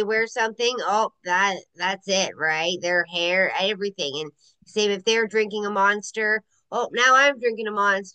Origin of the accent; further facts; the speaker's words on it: Canada; but we're Canadian, right?